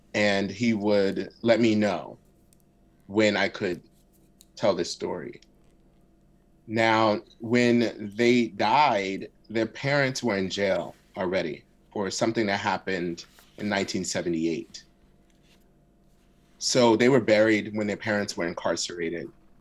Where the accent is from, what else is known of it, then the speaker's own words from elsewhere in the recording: Philadelphia, Pennsylvania, United States; first language Arabic; English is a second language; I grew up to two Black Muslim parents. I grew up in West Philly, and a Muslim community. So my first language actually was Arabic.